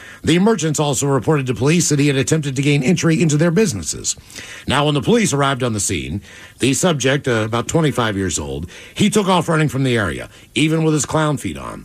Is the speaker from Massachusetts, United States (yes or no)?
no; Pittsburgh, Pennsylvania, United States; I'm glad we had Captain Pitt growing up in Pittsburgh.